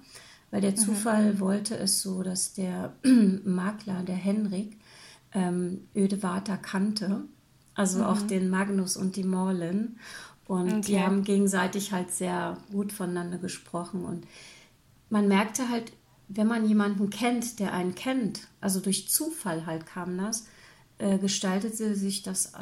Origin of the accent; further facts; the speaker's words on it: Germany; Also für uns als Deutsche ist es natürlich erschwinglich, währenddessen man in Deutschland für eine Bruchbude 230.000 Euro bezahlt.